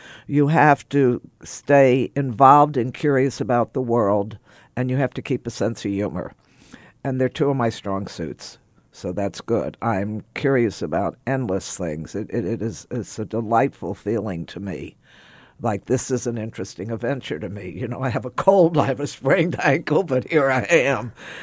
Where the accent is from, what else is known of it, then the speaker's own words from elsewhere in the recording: Texas, United States; My growing up in Texas in the 50s in a particular kind of home I grew up, they wanted me to go to college.